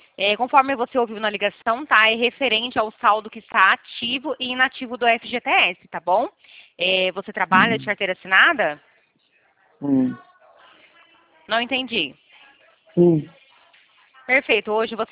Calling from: Novo Odessa, São Paulo, Brazil; A gente aqui de Novo Odessa. É interior de São

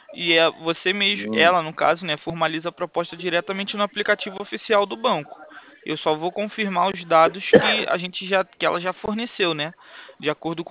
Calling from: Rio de Janeiro, Brazil; Aqui eu falo do Rio de Janeiro

